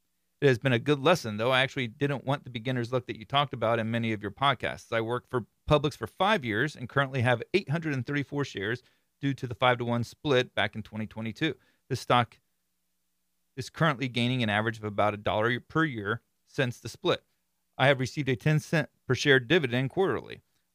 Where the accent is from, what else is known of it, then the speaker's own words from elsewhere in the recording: Florida, United States; which I don't necessarily like being associated with criminal activities because I'm from Florida.